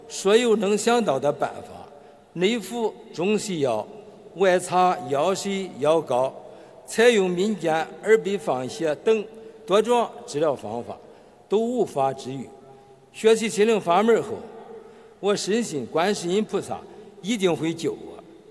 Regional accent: Henan, China; 我来自河南，是一名老中医，从事临床医务工作已经50年了。

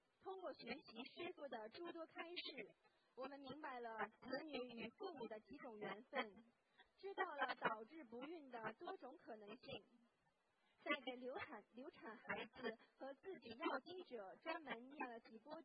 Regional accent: United States; 感恩有这个机会跟大家分享一下我学佛四年来的一些感悟与历程。

